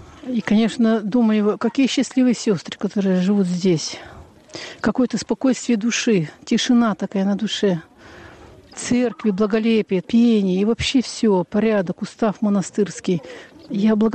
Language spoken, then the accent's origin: Russian; Vologda, Vologda Oblast, Russia; moved away as an adult; Я из Вологды. Прибыла сюда в 1978 году